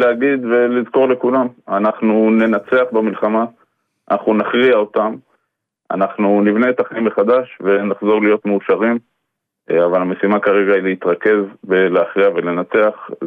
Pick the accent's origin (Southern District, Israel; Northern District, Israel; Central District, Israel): Central District, Israel; Ra'anana; אז... מפת גדר ברעננה